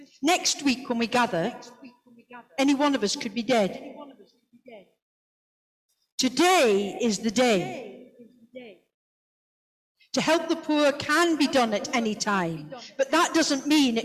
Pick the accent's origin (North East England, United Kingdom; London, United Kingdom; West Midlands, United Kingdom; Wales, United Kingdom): North East England, United Kingdom; I'm a Geordie, I can say courting.